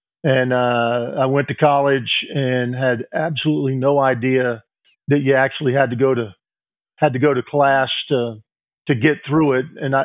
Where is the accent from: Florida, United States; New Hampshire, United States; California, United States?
Florida, United States; Orlando; I grew up in Orlando, Florida, and my dad was for a few years an Orlando cop